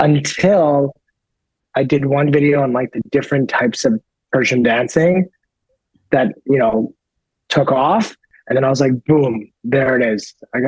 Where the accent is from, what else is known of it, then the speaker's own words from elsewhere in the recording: Canada; also born or lived in United States; I'm 100% blood Persian, but I grew up in Canada and in America, right? So like culturally, I'm mixed